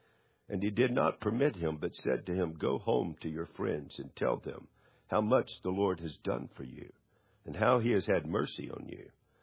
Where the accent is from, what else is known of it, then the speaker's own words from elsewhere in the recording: Charlotte, North Carolina, United States; Or when I was growing up in Charlotte, "Don't go on the other side of Independence Boulevard.